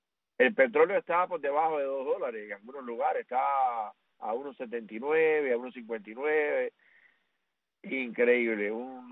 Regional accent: Cuba; now in Indiana, United States; mi pueblo cubano y a ustedes también, hermano.

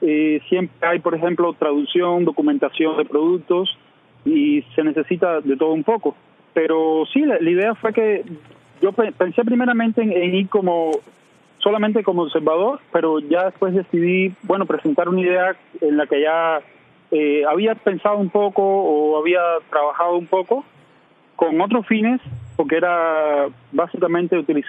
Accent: Cuba; also born or lived in Mexico; now in United States; Yo salí de Cuba hace ya varios años. Hace 7 años aproximadamente, estuve 4 años en México y ahora llevo aquí en Estados Unidos 2 años y unos meses nada más.

